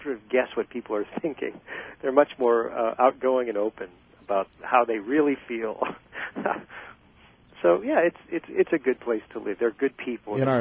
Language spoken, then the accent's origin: English; Nebraska, United States; now in Pennsylvania, United States; growing up in Nebraska or serving in California or the East Coast